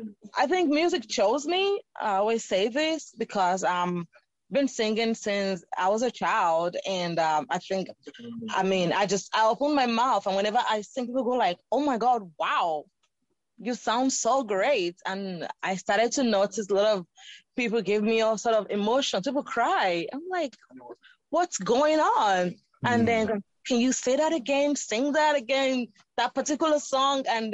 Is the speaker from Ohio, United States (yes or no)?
no; Pennsylvania, United States; Exactly. I do. I'm from Pennsylvania as well.